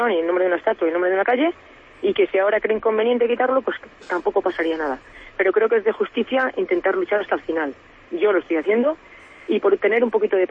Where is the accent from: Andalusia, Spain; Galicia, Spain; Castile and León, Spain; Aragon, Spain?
Castile and León, Spain; Venta de Baños; verlo que en mi tierra pasa esto, ¿no? Porque hace ya unos meses pasó lo mismo en Venta de Baños.